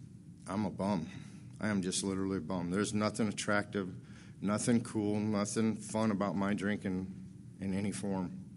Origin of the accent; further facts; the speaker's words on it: Iowa, United States; I grew up down around Adelissa, West Liberty, Iowa City, Muscatine area. I kind of floated around that area.